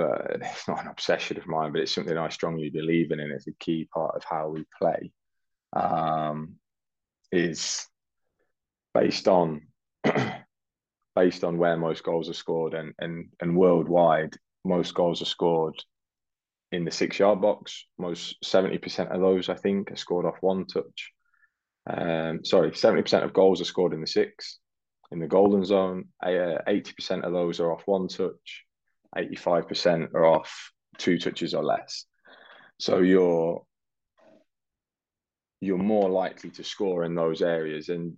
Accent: England, United Kingdom; I'm English

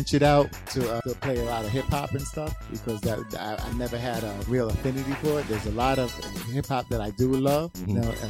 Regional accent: Brownsville, New York, United States; I was insecure growing up in Brownsville.

